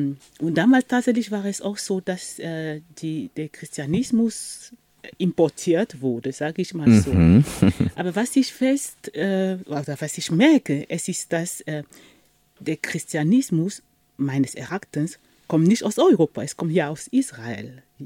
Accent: Cameroon; German is a second language; now in Germany; ich komme aus Kamerun und das ist auch ein Land, das kolonisiert wurde, sogar Frankreich und England und nach dem Ersten Weltkrieg oder vor dem Ersten Weltkrieg war es eine deutsche Kolonie

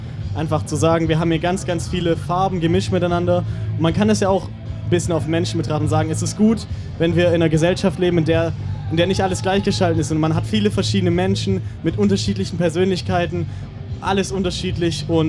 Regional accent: Reutlingen, Baden-Württemberg, Germany; da, wo ich herkomme, aus Kreis Reutlingen

